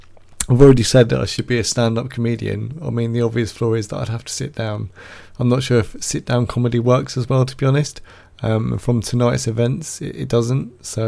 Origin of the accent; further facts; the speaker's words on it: United Kingdom; being British